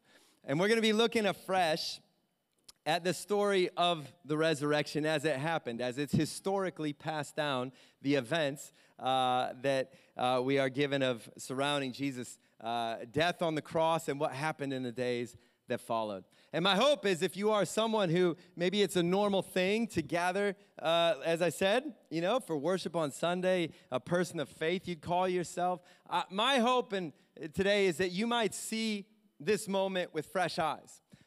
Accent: Akron, Ohio, United States; now in New York City, United States; When I grew up in Akron, Ohio, one of the greatest cities on planet Earth

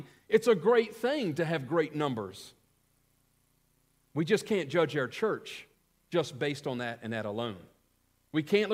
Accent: United States; because we're from America, people want to invite us

